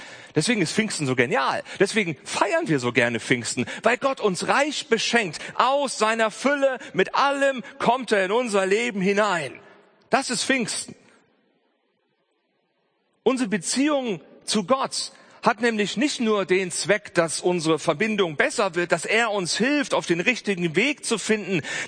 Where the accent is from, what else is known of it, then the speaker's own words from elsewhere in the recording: Germany; Ich meine, wir sind Deutsche und wir reisen gerne.